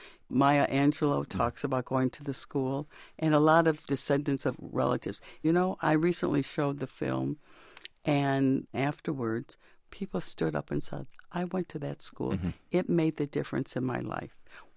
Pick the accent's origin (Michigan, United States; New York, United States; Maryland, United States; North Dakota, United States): Michigan, United States; Detroit; now in Washington, United States; Now, to me, I grew up in Detroit. I live in Washington for 40 years.